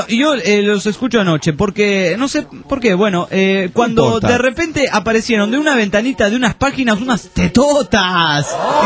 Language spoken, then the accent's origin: Spanish; Formosa, Argentina; Hola amigos … soy de Formosa, el norte argentino, che.